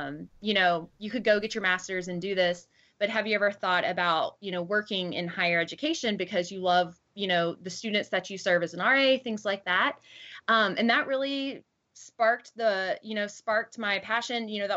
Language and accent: English; Pensacola, Florida, United States; the University of West Florida is in Pensacola, Florida, and that's my hometown. And so now I'm, you know, back at home working at an institution.